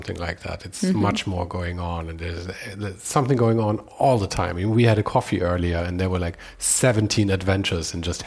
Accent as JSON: {"language": "English", "town": "Munich", "region": "Bavaria", "country": "Germany", "said": "Because like you said, I'm from Munich."}